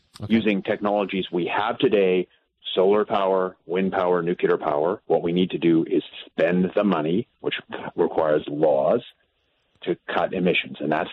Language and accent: English; Ottawa, Ontario, Canada; now in Alberta, Canada; I grew up in Ottawa. Live in Alberta more now.